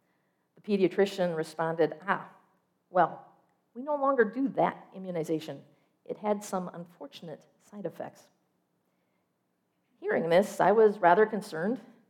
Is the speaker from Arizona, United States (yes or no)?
no; Michigan, United States; I moved from California back to the town where Steve and I grew up here in Michigan.